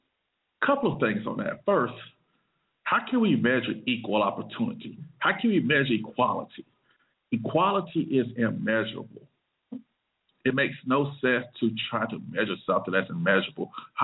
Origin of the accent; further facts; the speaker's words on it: Montgomery, Alabama, United States; For instance, now, I'm from Montgomery, Alabama, and many of you guys might already know this.